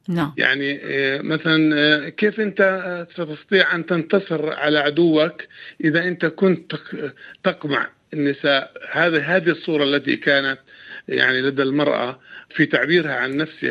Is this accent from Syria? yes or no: no; Palestine; أنا ولدت وعشت في فلسطين وأنا ما زلت أحمل هويتي الوطنية.